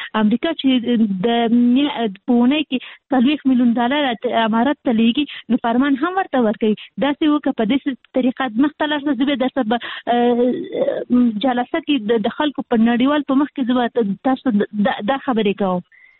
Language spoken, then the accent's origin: Pashto; Kabul, Afghanistan; موږ اصلي د کابل یو